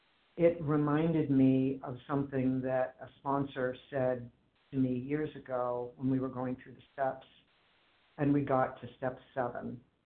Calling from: Boston, Massachusetts, United States; I'm a recovered compulsive overeater in the Boston area

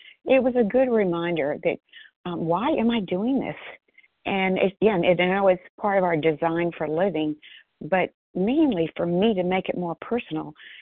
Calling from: Athens, Georgia, United States; compulsive eater from Georgia, outside Athens, Georgia.

